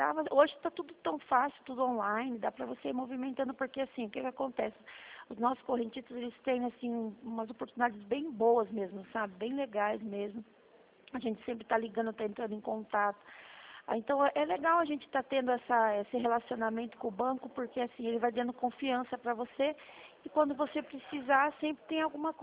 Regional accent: Votorantim, São Paulo, Brazil; Sou de Votorantim, Sorocaba, aqui, né?

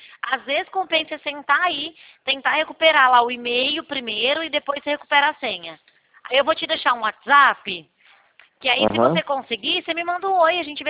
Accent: Araras, São Paulo, Brazil; Eu, na verdade, sabe de onde eu sou? De Araras.

